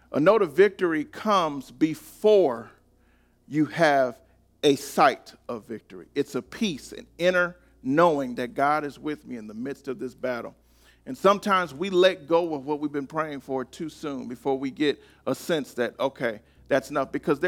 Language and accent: English; Detroit, Michigan, United States; born there; born in Detroit, I don't get a chance to see a lot of banners raised